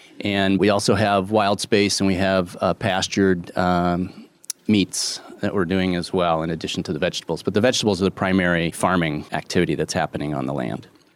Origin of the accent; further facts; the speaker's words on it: San Francisco, California, United States; born there; I was born in San Francisco. I lived all over the country. I never lived in New Hampshire, but that's where my grandparents lived